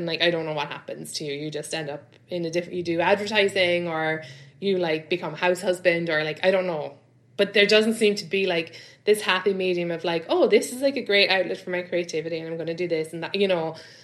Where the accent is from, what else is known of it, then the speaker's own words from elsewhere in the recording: London, United Kingdom; Because like, I come from London where, you know, like, you do a few shows a week and you get like £60, £100